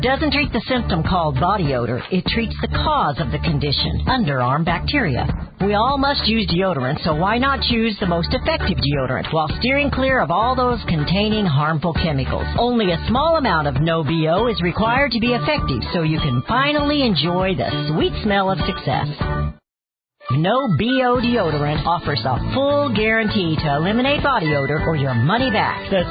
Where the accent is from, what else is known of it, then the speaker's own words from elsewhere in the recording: Kansas City, United States; I love the city. I grew up in Kansas City. I like the city.